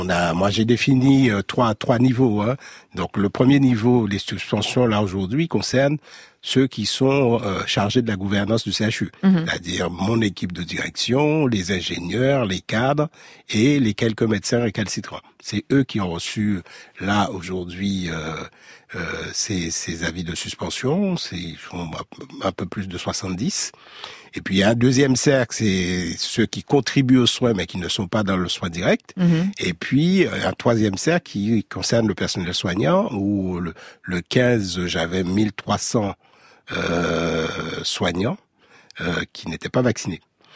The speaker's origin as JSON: {"language": "French", "country": "Guadeloupe", "said": "mais que voilà qu'on retrouve chez nous en Guadeloupe et que je regrette."}